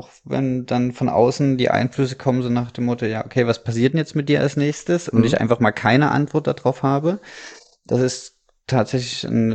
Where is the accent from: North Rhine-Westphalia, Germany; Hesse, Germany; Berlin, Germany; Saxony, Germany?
Saxony, Germany; Dresden; Wolfsburg war für mich immer ganz, ganz schlimm, als Dresdner in Wolfsburg zu wohnen.